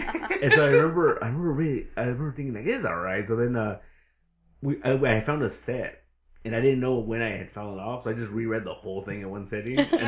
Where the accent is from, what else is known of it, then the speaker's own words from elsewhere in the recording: Los Angeles, California, United States; Like, I grew up in East LA. I still live there now.